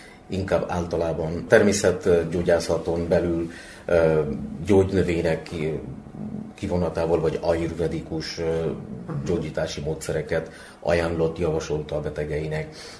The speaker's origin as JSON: {"language": "Hungarian", "country": "Bangladesh", "second_language": "Hungarian", "moved": "as an adult", "lives_now": "Hungary", "said": "Kizárólag tanulás céljából jöttem Magyarországra. Immár pontosan 3 évtizeddel ezelőtt, tavaly jubiláltam a 30. évfordulót, hogy Magyarországra jöttem tanulni a családomtól."}